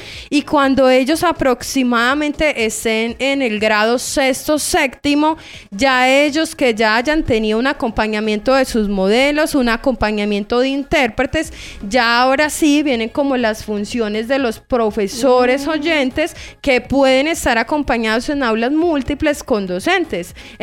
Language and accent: Spanish; Antioquia, Colombia; Entonces, nosotros como paisas, es un orgullo, sí